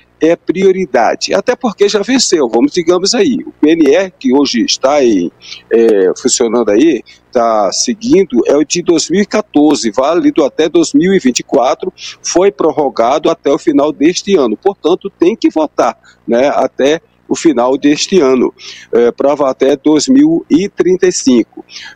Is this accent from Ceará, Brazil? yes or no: no; Maranhão, Brazil; o pastor Damasceno, como maranhense, meu conterrâneo